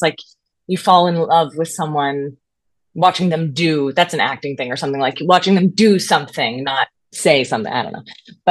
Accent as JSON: {"language": "English", "region": "Massachusetts", "country": "United States", "tie": "born or raised there", "said": "I was born in Massachusetts. Oh, okay. I was Massachusetts. And so I actually grew up on the East Coast."}